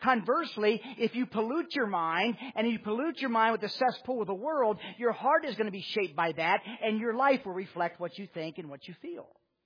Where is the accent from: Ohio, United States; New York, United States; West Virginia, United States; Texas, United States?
West Virginia, United States; I grew up in Mayberry. I grew up in a small town in West Virginia.